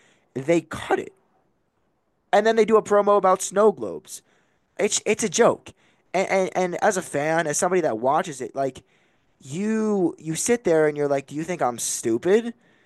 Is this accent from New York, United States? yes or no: no; New Jersey, United States; And I'm from New Jersey. I get, you know, Phillies and Eagles and Sixers post-game live